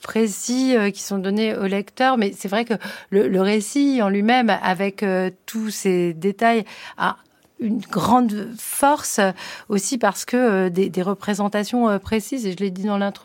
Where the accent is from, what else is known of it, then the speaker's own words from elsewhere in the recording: Villiers-le-Bel, Île-de-France, France; on vient de Villiers-le-Bel, parce qu'on est noir, on n'a pas fait forcément des grandes études